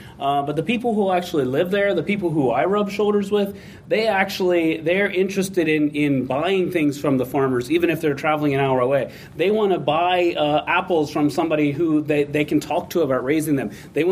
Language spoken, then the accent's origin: English; United States; because I'm an American, right?